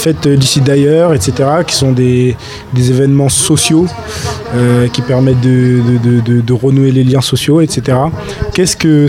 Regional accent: Alençon, Normandy, France; born there; je suis né à Alençon, je vous ai toujours connu maire

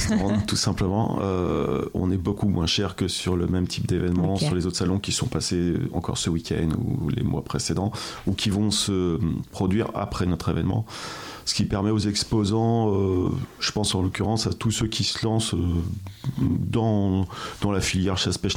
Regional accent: Alençon, Normandy, France; born there; Alors moi, je suis chevin, je suis né à Alençon

